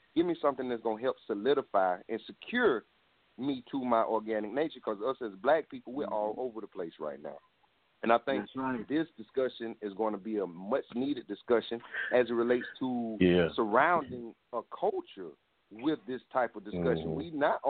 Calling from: South Carolina, United States; I'm calling from South Carolina.

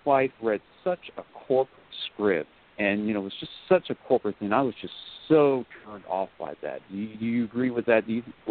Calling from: Gallatin, Tennessee, United States; Hey, Jason. … from Gallatin, Tennessee.

